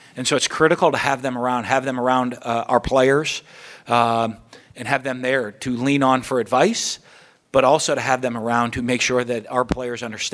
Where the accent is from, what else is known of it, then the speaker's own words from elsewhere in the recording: New Hampshire, United States; I grew up in New Hampshire. So it's snowing and it's freezing cold outside